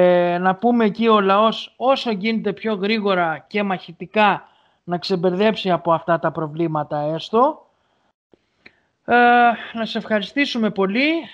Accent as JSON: {"language": "Greek", "region": "Thessaly", "country": "Greece", "said": "τα πράγματα στην πατρίδα μου είναι ευτυχώς καλά, κουνήθηκαν, αλλά δεν είχαν αυτές τις ζημιές που είχαν άλλοι Ελασσονίτες."}